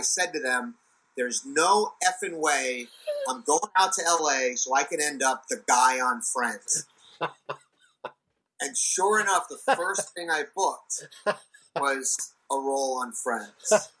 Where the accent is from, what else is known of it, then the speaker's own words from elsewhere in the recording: New York, United States; also born or lived in Baltimore; I had moved there from Baltimore. I'm originally from New York, but anyway, so we ended up in Baltimore.